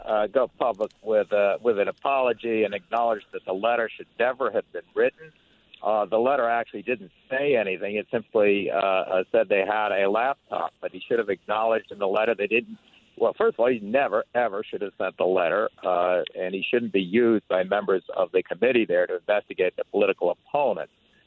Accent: Philadelphia, Pennsylvania, United States; born there; I was born in Philadelphia. My father in Pittsburgh. I don't know which end of the state my loyalties are with.

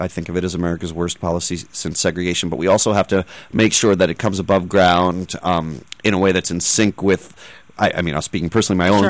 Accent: New York, United States; I've lived in Philadelphia before. I grew up on Long Island.

